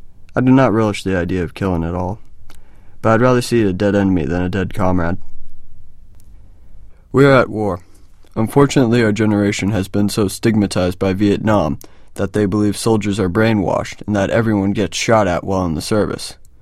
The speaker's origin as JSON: {"language": "English", "country": "United States", "said": "I'm proud that I'm an American. I'm patriotic and glad to have the honor of serving my country in the Army."}